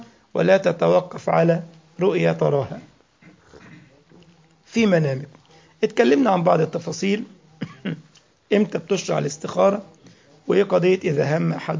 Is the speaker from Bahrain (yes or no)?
no; Egypt; now in Germany; ده وصل عندنا في مصر 600 جنيه تقريبا، صح؟ 100 جرام هنا وصل كام في المانيا؟